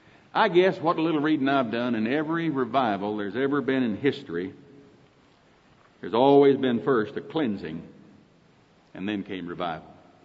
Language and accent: English; Oklahoma, United States; accent: Oklahoma; That's sort of a loose translation. That's Oklahoma English. By the way, accent. Thank you, John. Is my accent bothering you?